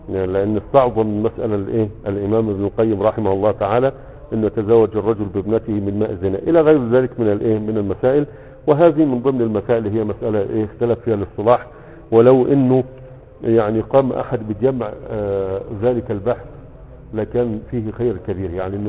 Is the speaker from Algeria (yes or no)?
no; Egypt